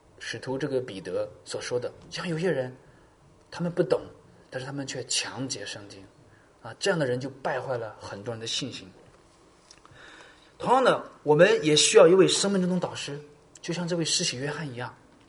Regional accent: China; 我是从国内来的

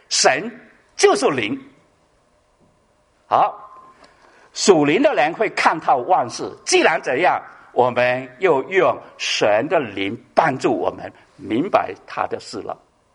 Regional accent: China; 我们中国人呢，如果看到那一个人做事情错了，或者做事情与大家有冲突的，我们就会讲什么话？

